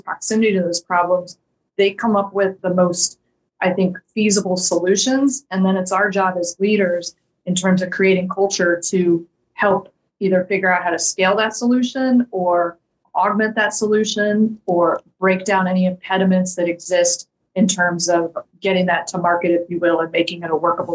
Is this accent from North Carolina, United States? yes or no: no; Orlando, Florida, United States; I grew up in Orlando, Florida. I worked at Disney World.